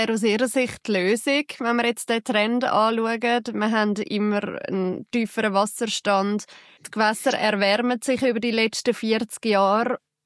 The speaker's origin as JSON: {"language": "German", "country": "Switzerland", "said": "Also die könnten aussterben bei uns in der Schweiz"}